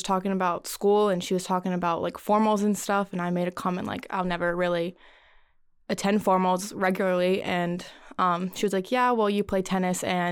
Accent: the South, United States; And I guess we are from the South, so like being in a sorority is a big thing.

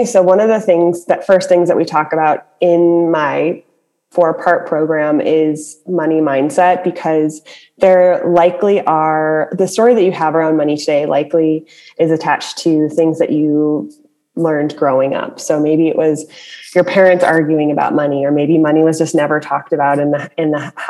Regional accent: Chicago, Illinois, United States; moved away as an adult; I am from Chicago and decided as I was kind of looking for colleges, you know, across the high school years, I wanted to get out of town and do something different

